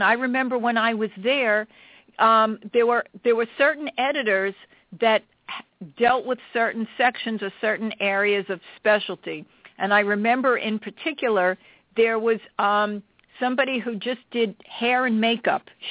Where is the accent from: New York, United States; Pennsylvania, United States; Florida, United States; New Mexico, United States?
New York, United States; accent: New York; I guess about 22 years, although according to many people, I have not lost my New York accent.